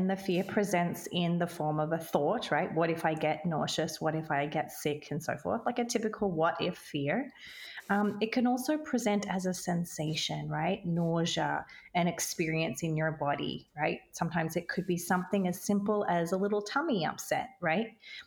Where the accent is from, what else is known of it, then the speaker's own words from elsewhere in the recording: Australia; now in United States; I'm Australian. I live in America.